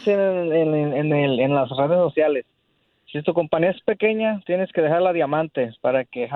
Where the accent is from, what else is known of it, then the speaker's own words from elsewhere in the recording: Puebla, Mexico; moved away; Mire, yo soy de Puebla.